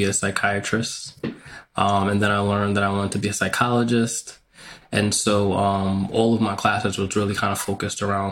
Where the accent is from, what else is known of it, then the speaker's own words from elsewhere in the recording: New York, United States; moved away; So I grew up in New York. My mom decided that she wanted to go to Texas. And so I was like, all right, I'll go with you.